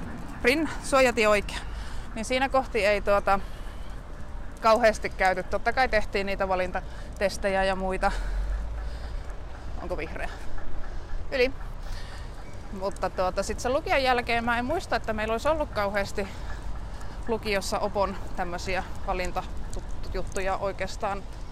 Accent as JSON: {"language": "Finnish", "town": "Rovaniemi", "region": "Lapland", "country": "Finland", "tie": "born or raised there", "said": "Eli olen Rovaniemeltä alun perin kotoisin, niin siellä kävin lukion"}